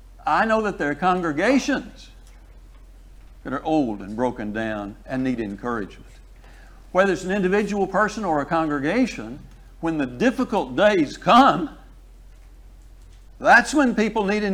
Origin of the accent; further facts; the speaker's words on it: Meridian, Mississippi, United States; But I grew up in Meridian, Mississippi, and the little congregation of people in that town, they still meet in the same building they met in when I was a child